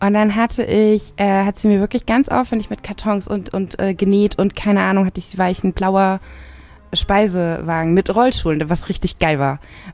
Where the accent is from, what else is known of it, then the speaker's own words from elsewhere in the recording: Rhineland-Palatinate, Germany; Aber ich bin in der Pfalz groß geworden.